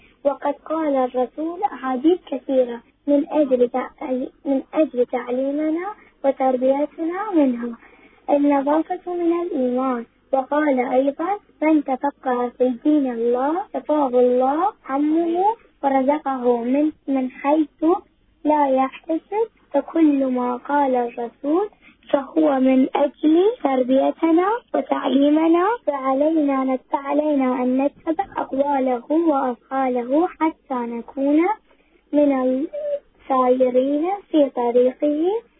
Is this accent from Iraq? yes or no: yes; Iraq; من العراق وعمري 11 سنة